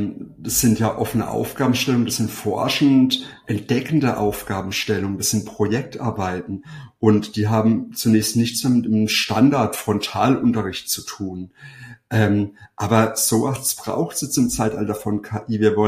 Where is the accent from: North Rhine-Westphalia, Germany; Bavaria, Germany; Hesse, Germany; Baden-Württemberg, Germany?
Baden-Württemberg, Germany; Freiburg; ich komme aus Freiburg, was ist in Freiburg typisch? Also Freiburg ist Fahrradstadt